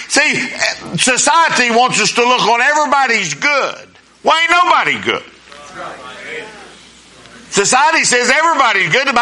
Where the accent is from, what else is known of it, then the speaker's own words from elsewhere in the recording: Winona, United States; I'm from Winona, and I got that figured out.